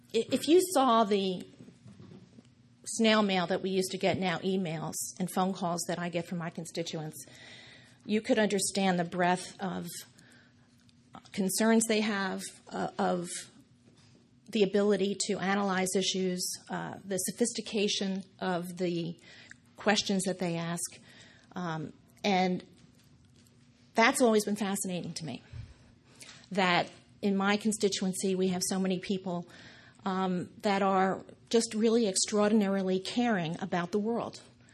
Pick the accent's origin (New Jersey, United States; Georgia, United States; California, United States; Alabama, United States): New Jersey, United States; My father was a borough councilman in our little town. I grew up in Hudson County, New Jersey, where the dead voted Democratic.